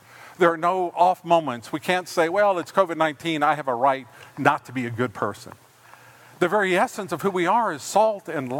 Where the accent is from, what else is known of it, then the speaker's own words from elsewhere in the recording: United States; But as an American, I am a Christian.